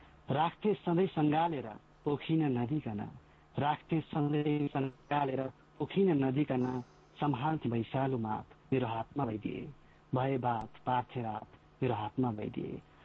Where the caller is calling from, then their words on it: Koshi Province, Nepal; म चितामनबाट झापा बिटाङबाट